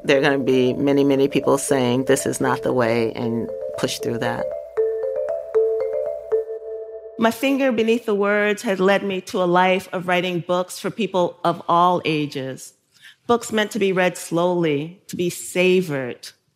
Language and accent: English; Brooklyn, New York, United States; You know, I grew up in Bushwick